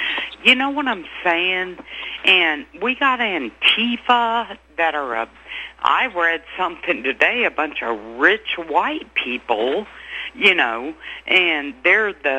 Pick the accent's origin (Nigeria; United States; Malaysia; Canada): United States; Tennessee; born there; now in Kansas, United States; I was born in Shelby County, Tennessee